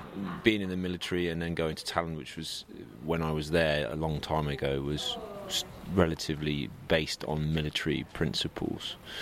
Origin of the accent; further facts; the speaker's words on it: England, United Kingdom; but being an Englishman and based in the UK